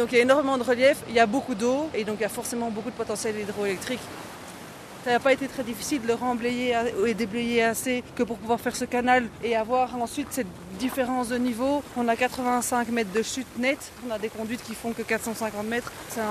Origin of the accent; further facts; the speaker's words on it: Belgium; chez nous en Belgique